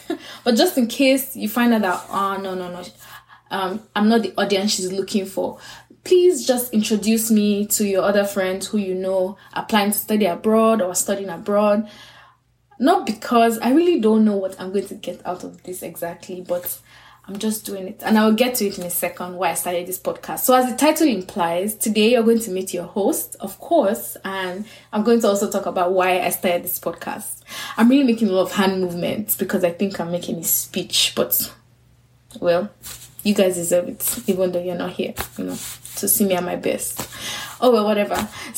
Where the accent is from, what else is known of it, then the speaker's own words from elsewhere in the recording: Port Harcourt, Rivers, Nigeria; moved away as an adult; also born or lived in Lagos; I was born in Port Harcourt, Rivers State, Nigeria, in West Africa, and I moved to Lagos, Nigeria when I was 17. So my parents moved jobs. I'm the first child of 5 girls.